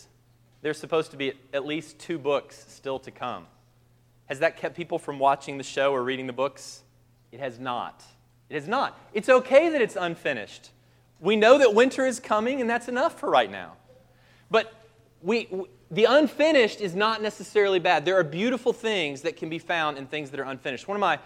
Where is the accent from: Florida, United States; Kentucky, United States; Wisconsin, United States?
Kentucky, United States; And, you know, I'm from Kentucky, so I'm sort of aware of horse racing.